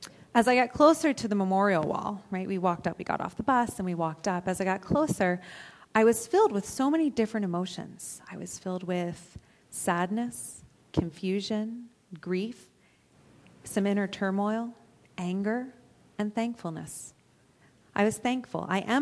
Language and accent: English; United States; I'm American, so I took some time to look up what exactly Remembrance Day is for